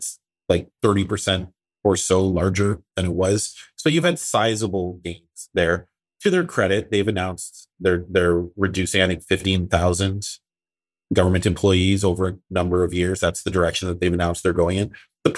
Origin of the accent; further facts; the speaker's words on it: Canada; We're Canadian. What do we want?